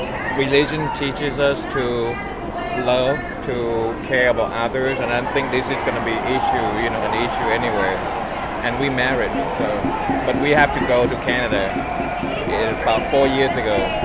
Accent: Thailand; I'm from Thailand originally, and I have to go through all the immigration thing to legalize myself.

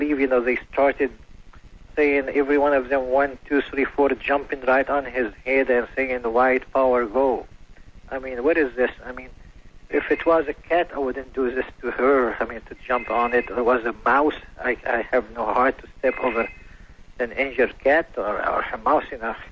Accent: Lebanon; now in Yorba Linda, United States; I'm from originally Lebanon.

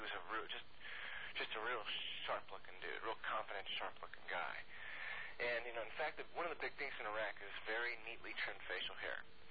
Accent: Memphis, Tennessee, United States; You know, I'm from Memphis, and some of us don't know where Jonesboro, Arkansas is.

